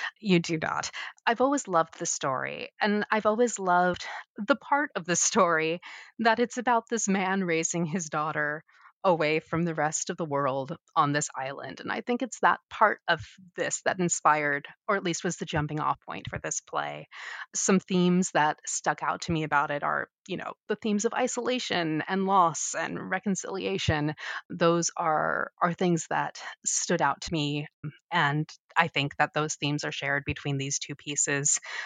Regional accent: Portland, Oregon, United States; Yeah, I was born and raised in the Portland metro area, and I'm back here. I love Portland so much.

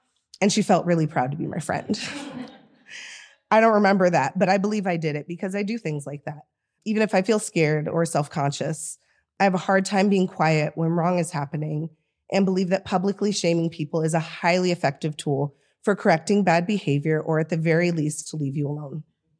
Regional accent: San Francisco, California, United States; now in Portland, United States; I grew up in San Francisco, which is a deeply anti-fascist city.

